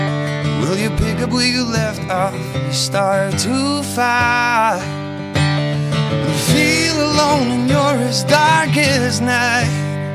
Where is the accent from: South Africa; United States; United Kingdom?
South Africa; accent: Afrikaans; The first thing that they mentioned was my accent. I've got a strong Afrikaans accent, actually.